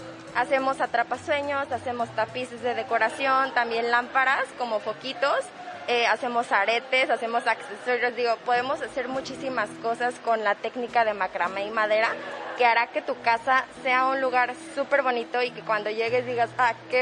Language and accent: Spanish; Puerto Vallarta, Jalisco, Mexico; born there; nací en Puerto Vallarta